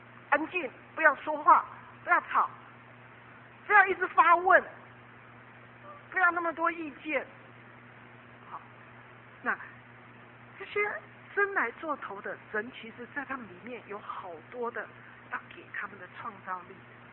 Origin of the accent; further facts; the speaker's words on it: Taiwan; 就像我们从小在台湾读书一样